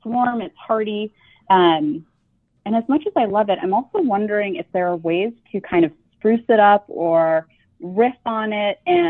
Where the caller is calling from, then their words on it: Seattle, Washington, United States; I am well. I am calling from Seattle.